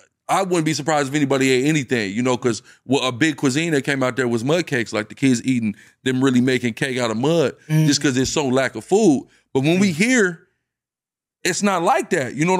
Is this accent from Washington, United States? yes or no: yes; Washington, United States; you know, I'm from Washington, so up there it's so frequent.